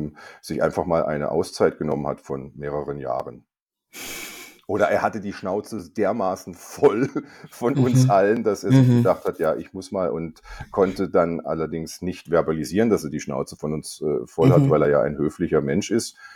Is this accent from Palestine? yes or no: no; Germany; ich bin Deutscher, ich habe natürlich keine Ahnung vom Dritten Reich.